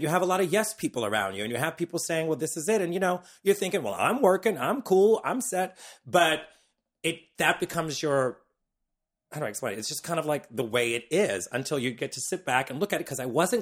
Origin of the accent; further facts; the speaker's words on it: New Orleans, Louisiana, United States; Girl, and I'm from New Orleans. I'm used to that heat